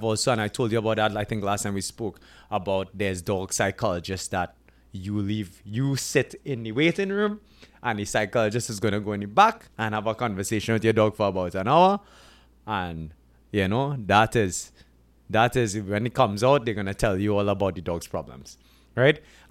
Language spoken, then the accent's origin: English; Canada; I'm from Canada.